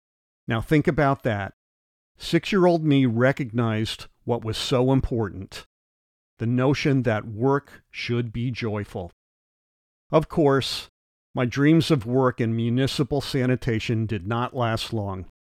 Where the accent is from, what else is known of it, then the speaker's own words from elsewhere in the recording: New Haven, Connecticut, United States; As a 6-year-old growing up in New Haven, Connecticut, I'd awaken to the sound of a garbage truck.